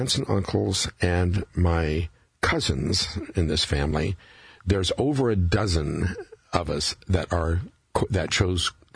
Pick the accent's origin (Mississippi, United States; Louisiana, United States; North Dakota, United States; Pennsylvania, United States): Louisiana, United States; New Orleans; Well, my hometown is New Orleans, but my family came out of the Kentucky Hills.